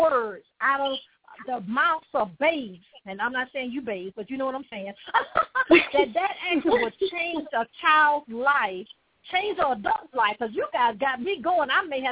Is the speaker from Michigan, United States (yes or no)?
no; Birmingham, Alabama, United States; Now, y'all didn't tell me y'all were going to my hometown now. You know, I'm from Birmingham.